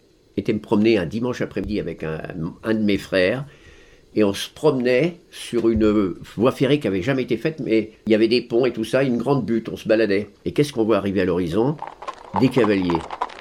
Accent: Massy, Île-de-France, France; also born or lived in Saint-Maur-des-Fossés; Je suis fils de paysan, mais un paysan qui vivait en ville. Je suis né à Saint-Maur et après j'ai vécu à Massy. Mon père avait une ferme à Massy. Massy, c'est à 10 km de la Porte d'Orléans.

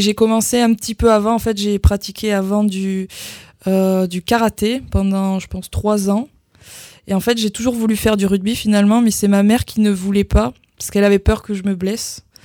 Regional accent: Rayac, Occitanie, France; Alors c'est dans le Lot, mais pour situer, bon, il y a Rocamadour, pas loin

